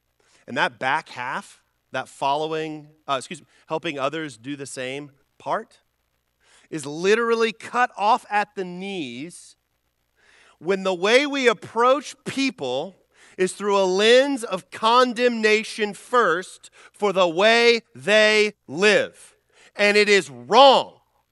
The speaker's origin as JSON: {"language": "English", "region": "Texas", "country": "United States", "tie": "born or raised there", "said": "I grew up in Texas, and I went to Texas Tech University"}